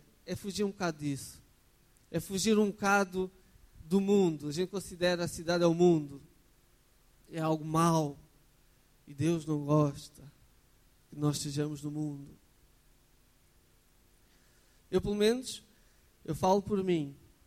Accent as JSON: {"language": "Portuguese", "town": "Rio Maior", "region": "Santarém", "country": "Portugal", "tie": "born or raised there", "lives_now": "Lisbon, Portugal", "said": "Eu, pelo menos, eu saí de Rio Maior para aqui, para estudar. Senão, tinha ficado lá, se calhar."}